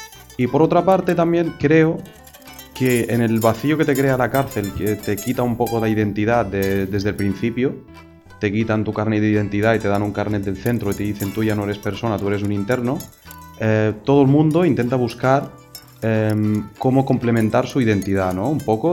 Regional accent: Morocco; yo puedo decir yo soy marroquí y me quedo solo en lo marroquí

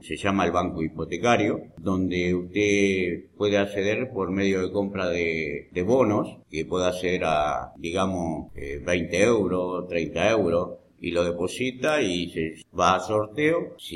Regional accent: Uruguay; lengua original es el castellano, porque descendemos de españoles, hemos sido colonia española. Y dialectos existe en este momento un lunfardo que compartimos con Argentina.

